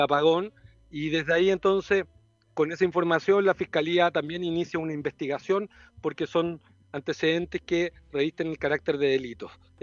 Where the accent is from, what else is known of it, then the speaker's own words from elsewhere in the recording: Valparaíso, Chile; pero ya vamos de regreso porque somos de Valparaíso